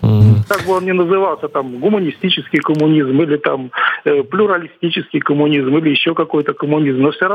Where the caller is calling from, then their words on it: Saint Petersburg, Russia; Я из Санкт-Петербурга.